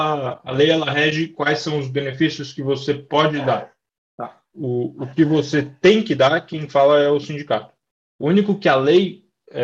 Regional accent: São Paulo, Brazil; Se você andar em São Paulo, eu sou de São Paulo

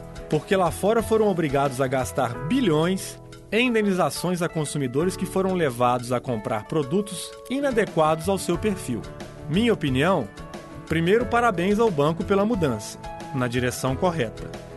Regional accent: Minas Gerais, Brazil; Como bom mineiro, sempre desconfiei que as razões não são bem essas.

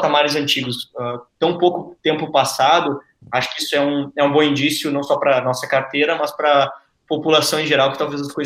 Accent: Santa Maria, Rio Grande do Sul, Brazil; also born or lived in São Paulo; Eu saí de São Paulo e vim para minha cidade, eu sou do interior do Rio Grande do Sul, de Santa Maria.

